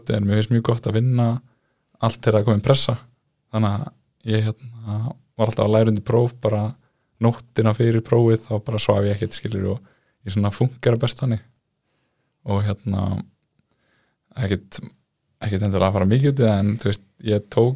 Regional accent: Garðabær, Capital Region, Iceland; ég hérna alveg upp í Garabænum. Ég sem sagt hérna var í Garaskóla og fer þaðan yfir í Flensborg.

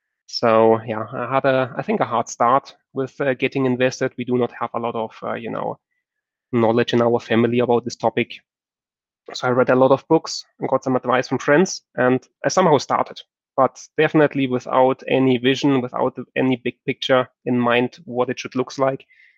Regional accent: Germany; English is a second language; now in Brussels, Belgium; I'm originally from Germany, but I moved to Brussels, Belgium.

